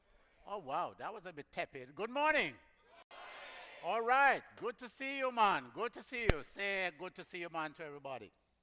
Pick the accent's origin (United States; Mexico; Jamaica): Jamaica; I came from Africa to New York to Jamaica. We had a death in the family. And I got COVID in Jamaica when I have been talking to thousands of people all over the world. Isn't that strange? You go back to your home country and get COVID.